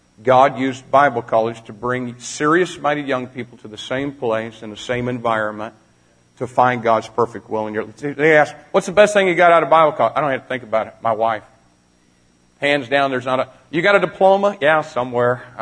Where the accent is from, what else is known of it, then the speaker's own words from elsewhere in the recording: Greencastle, Indiana, United States; born there; and I was born in Greencastle, Indiana.